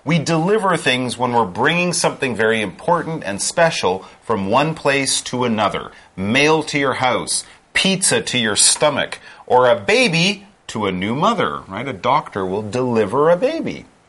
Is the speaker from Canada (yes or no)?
yes; Canada; now when I grew up in Canada, mail carriers didn't have trucks.